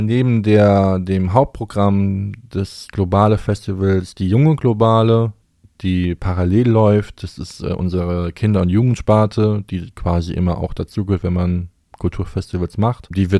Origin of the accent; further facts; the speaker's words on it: Rhineland-Palatinate, Germany; now in Bremen, Germany; Ich bin kein Bremer. Ich komme aus Rheinland-Pfalz ursprünglich, wohne jetzt aber in Bremen seit 2016. Also in 2 Jahren habe ich ein ziemliches Jubiläum. und ich, genau, lebe sehr gerne in Bremen.